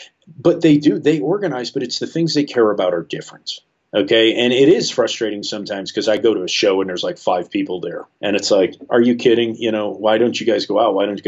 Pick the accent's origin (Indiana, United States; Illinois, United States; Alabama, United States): Illinois, United States; Chicago; And growing up in Chicago during that time period was a really the 90s, late 80s, early 90s Chicago music scene was probably one of the best times in music.